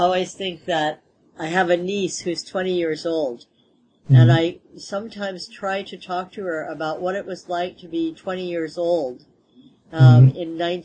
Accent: United States; And my first reaction as an American was to get in our cars

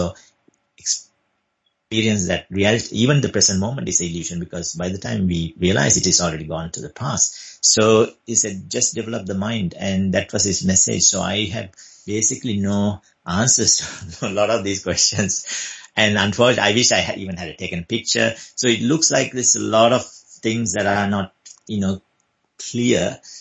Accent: Sri Lanka; I obviously didn't just take it that I came from Sri Lanka.

